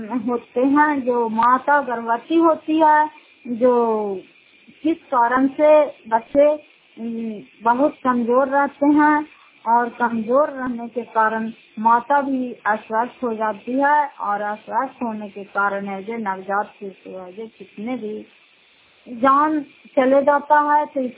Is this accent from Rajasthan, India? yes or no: no; Fatehpur, Bihar, India; घर फतेहपुर, पंचायत मकरौता, जिला नालंदा, करार पछवा ब्लॉक की निवासी हूँ।